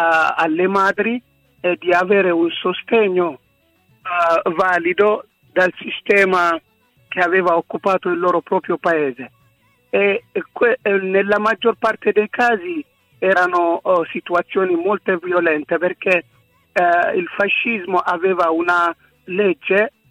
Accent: Asmara, Maekel, Eritrea; io sono nato e cresciuto ad Asmara da un padre italo-eritreo, per precisione sardo-eritreo, e mia madre di origini del Tigray, della città

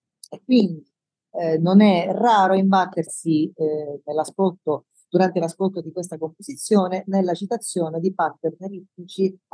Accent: Palermo, Sicily, Italy; moved away; Sono di Palermo.

